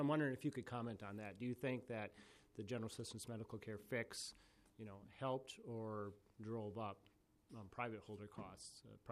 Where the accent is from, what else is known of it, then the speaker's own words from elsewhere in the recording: Duluth, Minnesota, United States; I'm from Duluth